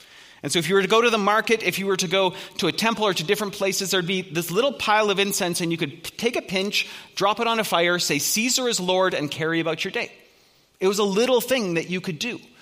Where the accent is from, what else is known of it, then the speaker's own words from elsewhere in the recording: Edmonton, Alberta, Canada; Many of you will know this about me, but I am from Edmonton.